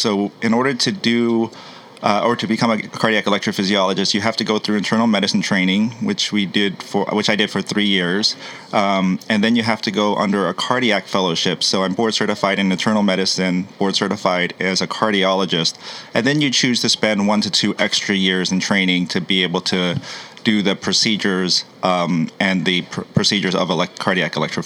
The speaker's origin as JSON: {"language": "English", "town": "Miami", "region": "Florida", "country": "United States", "tie": "born or raised there", "also_born_or_lived": "St. Louis / Fort Collins", "said": "My background, I was born in St. Louis. Mm-hmm. I lived in Fort Collins, Colorado, but I grew up in Miami, Florida, and I've kind of been all around."}